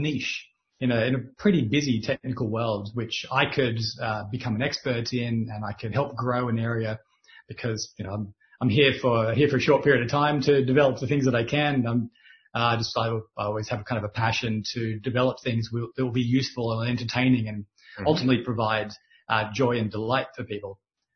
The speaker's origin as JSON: {"language": "English", "country": "Australia", "moved": "yes", "lives_now": "United Kingdom", "said": "So I come from Australia, if that's not apparent to a lot of people already, and I came over here 15 years ago or so on a whim."}